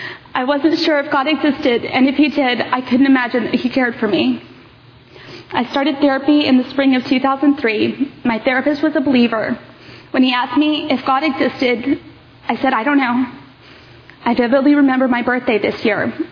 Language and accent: English; Dallas, Texas, United States; born there; I was born in Dallas to two Christian parents.